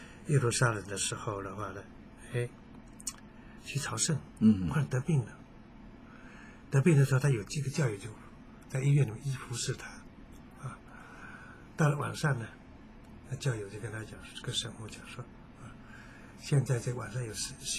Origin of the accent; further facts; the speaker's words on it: China; 当然我们中国人一句说的为善不欲人知